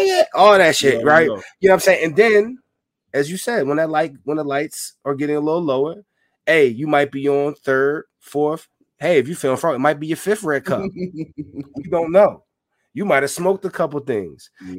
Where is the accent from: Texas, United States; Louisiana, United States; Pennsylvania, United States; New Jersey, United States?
Pennsylvania, United States; Philadelphia; But being that I'm from Philly, you know, I definitely got to hear, you know, some … or whatever.